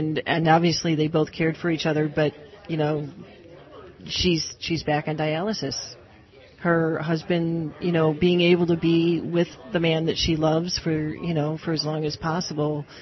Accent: Cleveland, Ohio, United States; now in Pittsburgh, United States; No, I grew up in Cleveland.

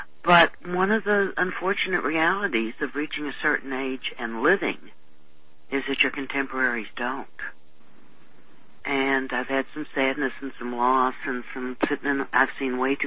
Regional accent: Texas, United States; Yeah, I grew up in Texas. We had meat several times.

